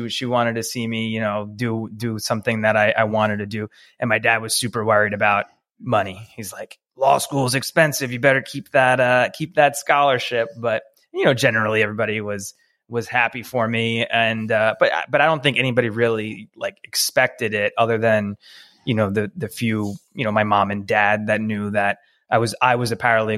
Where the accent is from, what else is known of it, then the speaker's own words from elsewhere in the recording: Mineola, New York, United States; I grew up in Mineola on Long Island.